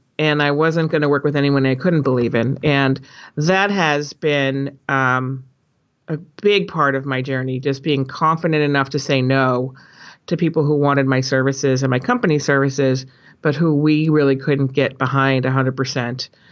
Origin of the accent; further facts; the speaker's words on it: East Coast, United States; I went to Carleton College because I grew up on the East Coast, and Carleton College is in Minnesota.